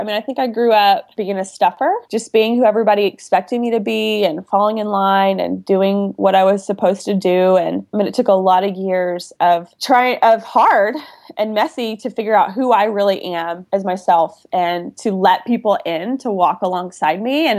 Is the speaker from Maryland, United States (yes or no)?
no; Waco, Texas, United States; I went to Baylor and I grew up in Waco.